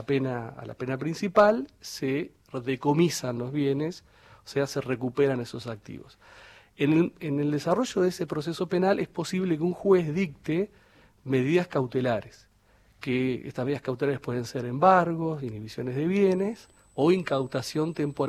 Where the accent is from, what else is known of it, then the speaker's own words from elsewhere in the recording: La Pampa, Argentina; Soy de La Pampa, sí